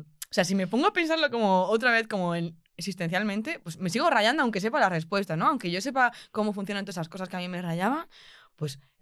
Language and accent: Spanish; Málaga, Andalusia, Spain; yo empecé en Málaga, pues bueno, yo soy de Málaga y empecé a estudiar allí.